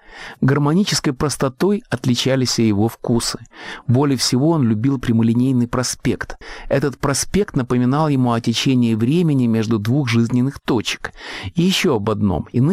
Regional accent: Riga, Latvia; поскольку мы с вами выросли в Риге, а Рига – город кривой, Рига – город средневековый

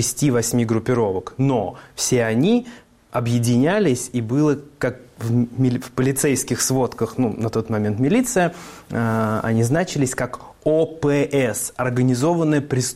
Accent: Kazan, Tatarstan, Russia; Я из Дербышек. Я из Дербышек. Это район, собственно, Казани. Чуть находится поодаль, заводской район

